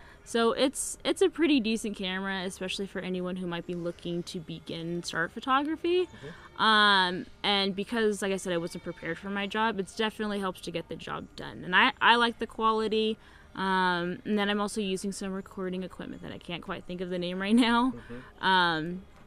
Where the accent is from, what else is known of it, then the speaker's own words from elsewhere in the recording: California, United States; I'm from San Diego County, California.